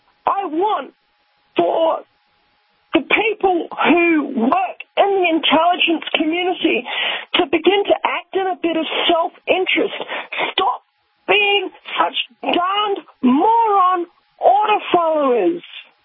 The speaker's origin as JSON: {"language": "English", "country": "Australia", "said": "I'm on your side. I'm Australian."}